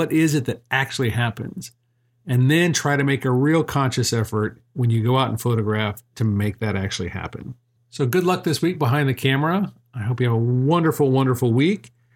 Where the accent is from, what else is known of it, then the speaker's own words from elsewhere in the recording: Colorado, United States; I grew up in Colorado, I went to the museum in Denver